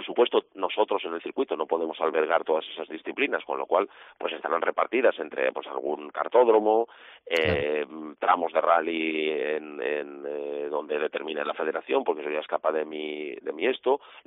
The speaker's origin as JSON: {"language": "Spanish", "town": "Castellón", "region": "Valencian Community", "country": "Spain", "tie": "born there", "said": "yo soy nacido en Castellón, siempre he tenido esa sensibilidad"}